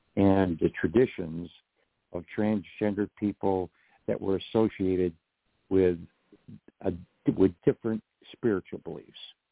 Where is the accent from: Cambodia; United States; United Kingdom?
United Kingdom; England; born there; I was born in England, and I'm 48% British and 47% Irish and 3% Iberian